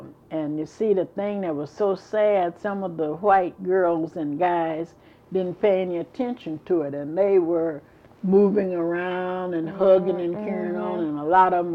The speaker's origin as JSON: {"language": "English", "region": "Illinois", "country": "United States", "said": "I'm from Southern Illinois."}